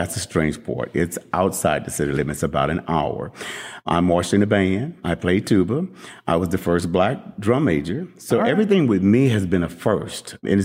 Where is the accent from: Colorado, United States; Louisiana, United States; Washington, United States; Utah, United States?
Louisiana, United States; New Orleans; born there; I was born in New Orleans.